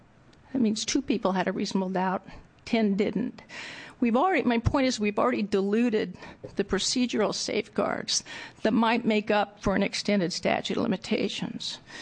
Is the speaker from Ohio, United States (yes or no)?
no; Utah, United States; now in Oregon; I grew up in Utah, where the judge could fix what they thought was an erroneous jury verdict.